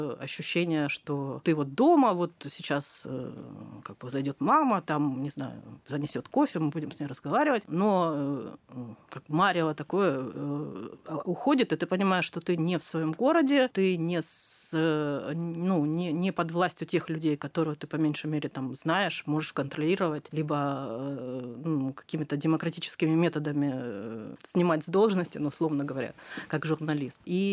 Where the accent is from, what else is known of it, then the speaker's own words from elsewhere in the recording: Donetsk, Donetsk Oblast, Ukraine; moved away; Я родилась в Донецке, жила там и надеялась там как бы умереть.